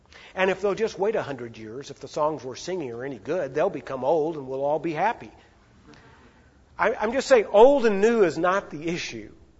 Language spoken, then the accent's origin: English; Arkansas, United States; I'm from Arkansas, and what we say over there is, y'all.